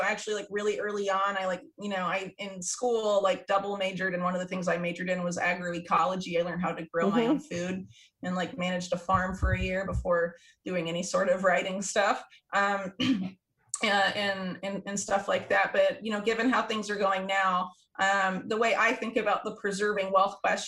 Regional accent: the South, United States; like I grew up in the South, a lot of those rural communities and like Appalachia

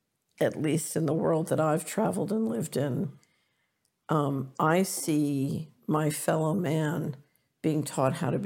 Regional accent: Philadelphia, Pennsylvania, United States; Yeah, I remember I grew up in Philadelphia

